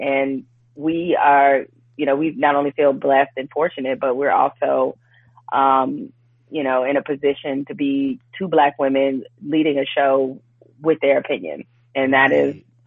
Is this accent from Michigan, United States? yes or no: yes; Detroit, Michigan, United States; And because we're both from Detroit, you know, our DJ was from Detroit.